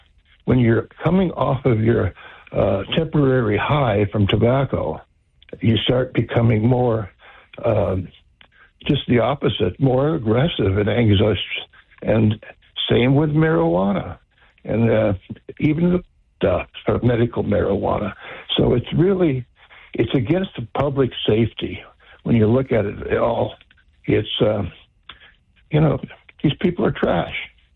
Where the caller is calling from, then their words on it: Kalispell, Montana, United States; I'm not from Billings. I'm from Kalispell.